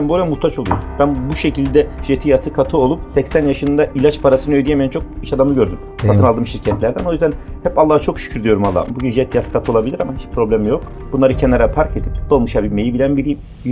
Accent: Digor, Kars, Turkey; Evet, Kars Digor'luyum ben.

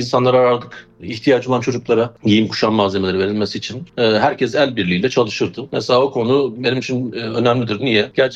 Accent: Nizip, Gaziantep, Turkey; 1979 Gaziantep doğumluyum. Ben de ilk öğretimimi Nizip'te tamamladım. Daha sonra Antep'te Gaziantep Anadolu Lisesi mezunuyum.

